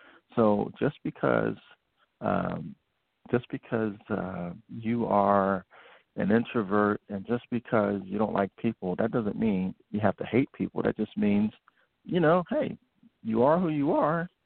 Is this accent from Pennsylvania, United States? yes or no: yes; Philadelphia, Pennsylvania, United States; Growing up in Philly.